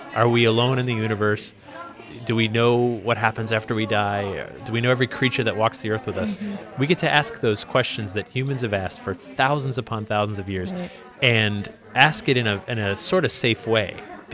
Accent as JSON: {"language": "English", "region": "New England", "country": "United States", "tie": "born or raised there", "said": "Well, I grew up in New England, mm-hmm. and I was born and raised there, and I had friends that had haunted houses when I was a kid"}